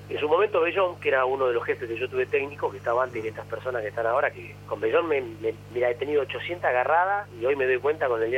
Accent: Bahía Blanca, Buenos Aires Province, Argentina; soy de Bahía y ya te respetan.

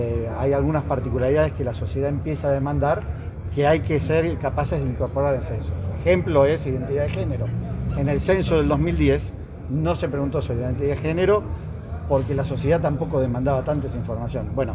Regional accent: Argentina

